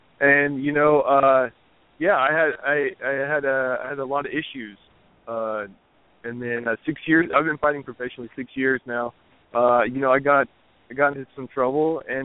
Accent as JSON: {"language": "English", "town": "Richfield", "region": "Utah", "country": "United States", "said": "Yeah, I was from Richfield."}